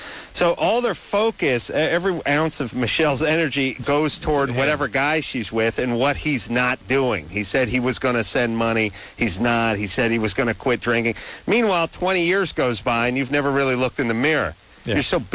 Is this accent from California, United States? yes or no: yes; North Hollywood, California, United States; I'm from North Hollywood. We don't have ghosts.